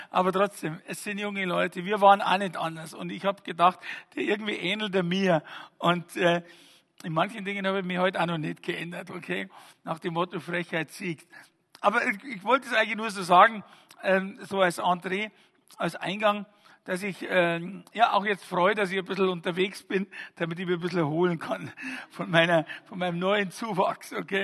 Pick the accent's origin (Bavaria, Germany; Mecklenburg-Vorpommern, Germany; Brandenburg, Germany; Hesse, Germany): Bavaria, Germany; Fürstenfeldbruck; ich komme aus Fürstenfeldbruck genau, ist genau in der Mitte zwischen Augsburg und München.